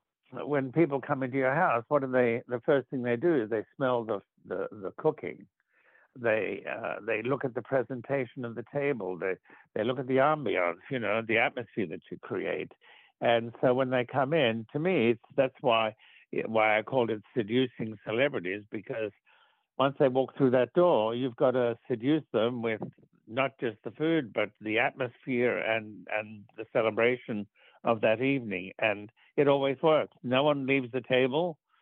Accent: Australia; moved away; I came from Australia to New York City

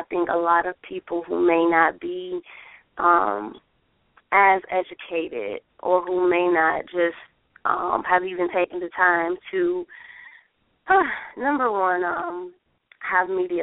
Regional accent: Detroit, Michigan, United States; as a radical, brave, Black woman, queer feminist, you know, who was born and raised in Detroit and who has a great love for Black folk and for my people and for humanity.

